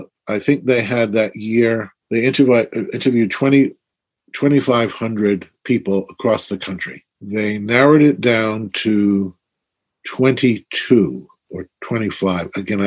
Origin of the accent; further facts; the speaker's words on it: Brooklyn, New York, United States; The way I got hooked on the circus is when I was a kid growing up in Brooklyn.